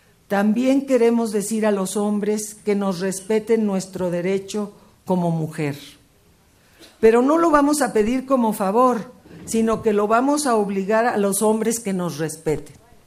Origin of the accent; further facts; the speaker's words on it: Mexico; sobre todo la mía como mujer y como mexicana.